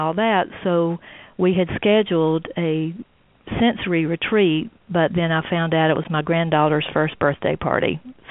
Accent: the South, United States; And so I think the strong sense of family is one of the biggest values that I got as a Southerner. Not that other areas don't have that strong cord, but it just seems a little different in the South.

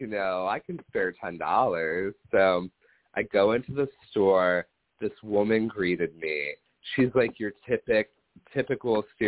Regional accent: Cottleville, Missouri, United States; I just feel like, okay, so I grew up in Cottleville. Well, I wanted to get the hell out of there, you know?

